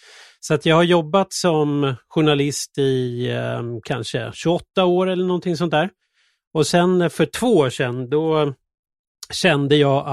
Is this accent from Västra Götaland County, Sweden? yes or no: no; Tyresö, Stockholm County, Sweden; jag är uppvuxen i Tyresö med två stycken musiklärarföräldrar.